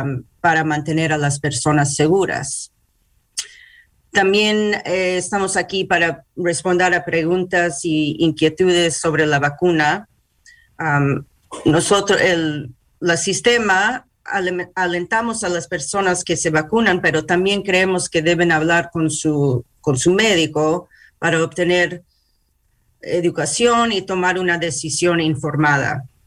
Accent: Carmel, New York, United States; born there; yo nací aquí en Carmel, en New York, en Putnam County, pero mis padres fueron peruanos.

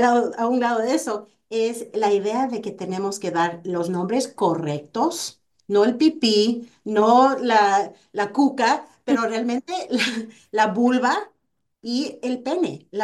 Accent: Ecuador; yo crecí, yo soy ecuatoriana, yo crecí en una familia muy latina

